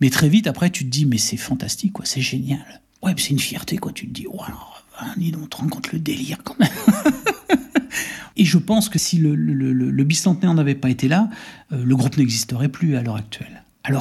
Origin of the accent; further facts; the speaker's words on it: Varennes-Vauzelles, Bourgogne-Franche-Comté, France; Nous, on est de Varennes-Vauzelles, donc cette cité ouvrière qui a été construite autour des ateliers SNCF où tous nos grands-parents, nos parents ont travaillé.